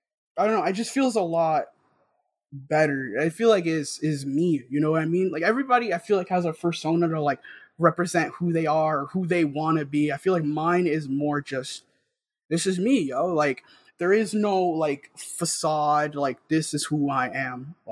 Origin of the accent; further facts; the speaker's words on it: Bronx, New York, United States; also born or lived in Harlem; I was born in Harlem, and I was pretty much raised in the South Bronx my whole life. Mm-hmm. Only very, very recently did I move to the North Bronx.